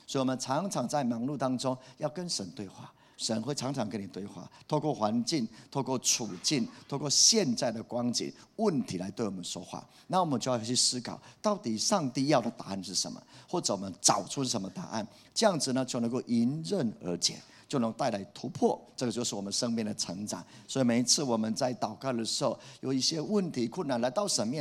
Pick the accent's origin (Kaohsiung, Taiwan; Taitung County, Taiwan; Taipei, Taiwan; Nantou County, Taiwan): Nantou County, Taiwan; Puli; 我从小在这个教会长大，我记得我出生的地方在埔里啊，那时候我的小时候跑来跑去的时候都在葡萄园里面，